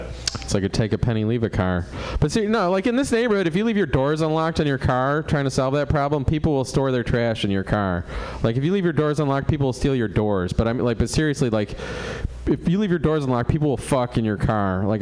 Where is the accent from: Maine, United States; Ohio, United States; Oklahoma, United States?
Ohio, United States; Cleveland; moved away; I moved here in 98 from Cleveland. I didn't like the weather. You know, I was from Cleveland. Nobody could understand me.